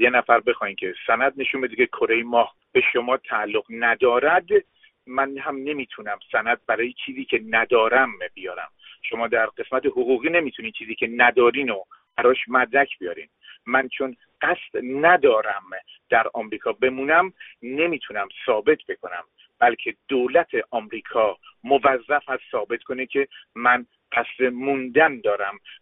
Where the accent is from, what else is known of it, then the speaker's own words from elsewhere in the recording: Iran; من یک ایرانیم